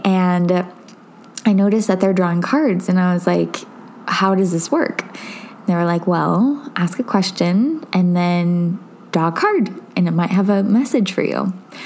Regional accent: Seattle, Washington, United States; Tom's from England and I grew up in Seattle.

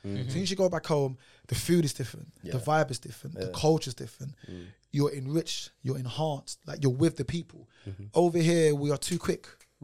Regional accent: Newham, London, United Kingdom; I grew up in Newham. Newham's one of the most diverse boroughs in the UK.

